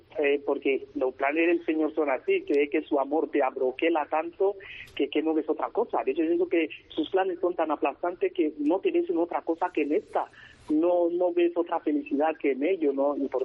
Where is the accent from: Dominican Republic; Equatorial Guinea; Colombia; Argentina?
Equatorial Guinea; now in Spain; Yo soy de Guinea Ecuatorial.